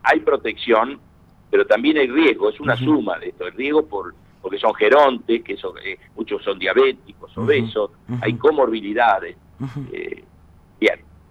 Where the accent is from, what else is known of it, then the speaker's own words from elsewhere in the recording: General Roca, Río Negro, Argentina; una radio de mi querido Río Negro. Yo me crié en Roca y Churichuel.